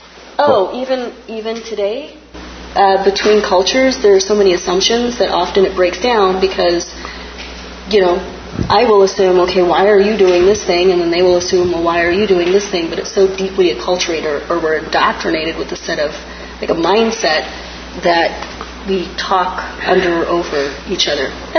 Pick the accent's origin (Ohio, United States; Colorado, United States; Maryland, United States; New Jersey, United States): Colorado, United States; And we are from Colorado, where we are very friendly, very amicable people.